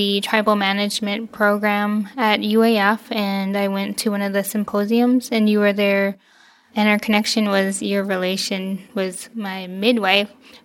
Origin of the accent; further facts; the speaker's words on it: Rampart, Alaska, United States; my hometown, which is Rampart. And it is a small Athabaskan fishing community located, I would say, mid-Yukon River.